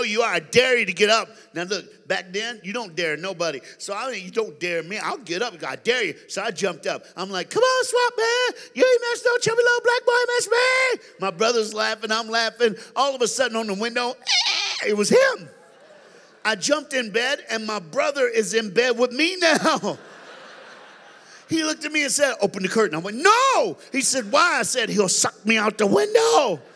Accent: the South, United States; I'm just a brother from another mother. But I'm black from the South, you know what I'm saying?

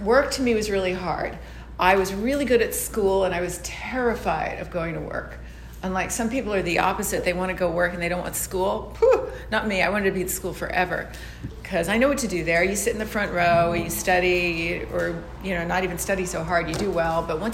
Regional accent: New York, United States; born there; now in Los Angeles, United States; because I was born in New York, went to school in Washington, D.C., but I have a travel bug.

